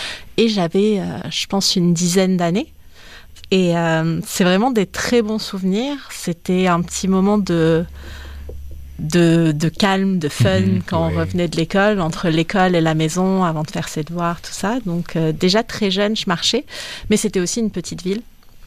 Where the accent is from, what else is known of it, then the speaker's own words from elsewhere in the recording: Bordeaux, Nouvelle-Aquitaine, France; Oui, moi j'ai grandi à Bordeaux, dans le sud-ouest de la France.